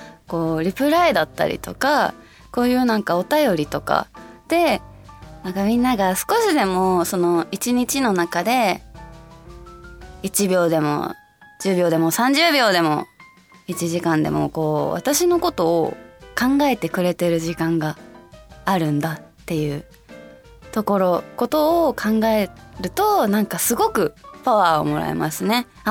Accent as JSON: {"language": "Japanese", "region": "Hokkaido", "country": "Japan", "tie": "born or raised there", "said": "まあ地元北海道味噌バターとかも好きですし"}